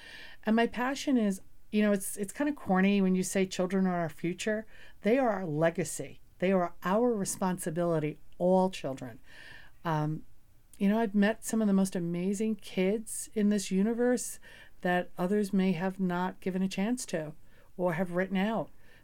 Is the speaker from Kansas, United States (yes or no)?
no; New York City, New York, United States; also born or lived in Long Island; Well, I'm originally from New York City, Queens, raised, lived on Long Island for a little bit.